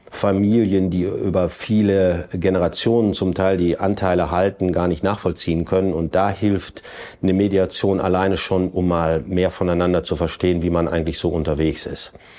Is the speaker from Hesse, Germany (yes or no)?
no; Bielefeld, North Rhine-Westphalia, Germany; wir stammen hier aus Bielefeld und in Bielefeld wird nicht nur seit kurzem, aber im Moment sehr intensiv viel umgebaut.